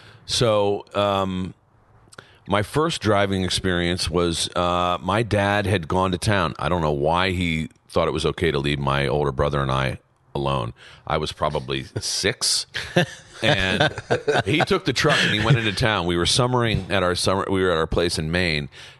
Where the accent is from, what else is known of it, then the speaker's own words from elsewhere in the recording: Ireland; Because you don't look like Bob, but I'm Irish.